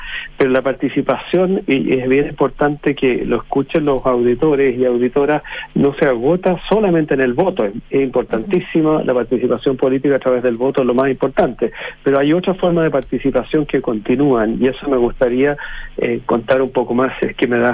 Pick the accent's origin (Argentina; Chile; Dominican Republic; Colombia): Chile; tenemos como chilenos